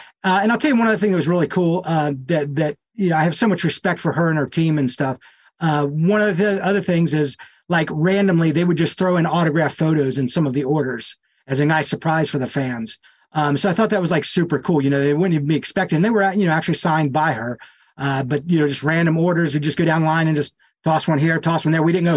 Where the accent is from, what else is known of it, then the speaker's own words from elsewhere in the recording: Nashville, Tennessee, United States; So started getting back more into the rock thing that I grew up playing here in Nashville.